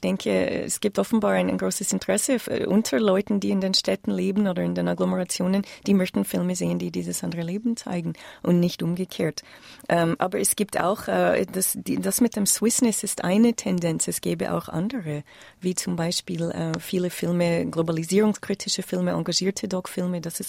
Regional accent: Canada; now in Switzerland; als Kanadierin, als ich in die Schweiz gekommen bin

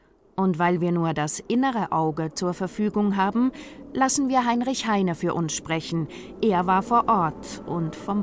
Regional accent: Switzerland; Aus Schweizer Sicht, die wir an die Riesen der Alpen gewöhnt sind

